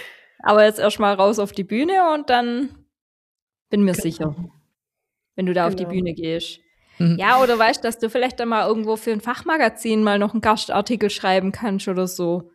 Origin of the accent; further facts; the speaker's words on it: Swabia, Germany; Ich als Schwabe lob ihn gerne.